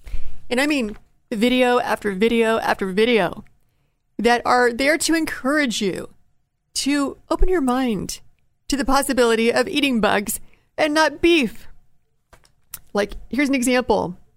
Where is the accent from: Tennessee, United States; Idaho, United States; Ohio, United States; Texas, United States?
Ohio, United States; I'm from Appalachia, Ohio. What goes on there? We move coal with railroads.